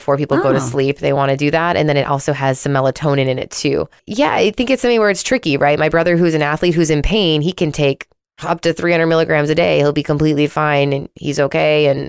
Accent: Chicago, Illinois, United States; I'm from Chicago, I'm from the Midwest.

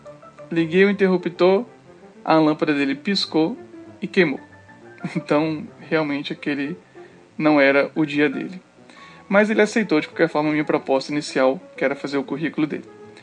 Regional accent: Cariacica, Espírito Santo, Brazil; eu sou de Cariacica, no Espírito Santo, e faço parte do Na Trilha Podcast.

